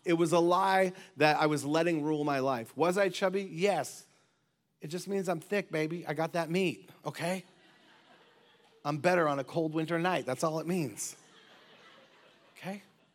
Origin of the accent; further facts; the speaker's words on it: United States; where I grew up in the North